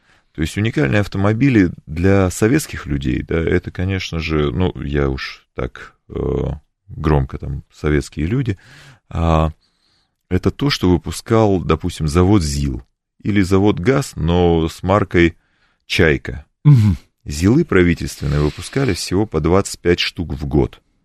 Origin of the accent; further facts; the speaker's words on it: Russia; Ну, я хоть и немец, но русский немец.